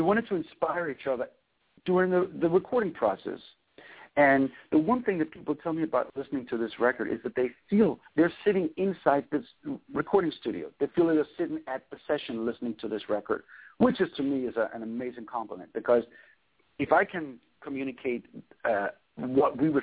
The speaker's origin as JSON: {"language": "English", "town": "Copenhagen", "region": "Capital Region of Denmark", "country": "Denmark", "tie": "born or raised there", "said": "growing up in Copenhagen, I can't tell you why exactly, but I was so influenced and inspired by American rhythm and blues music"}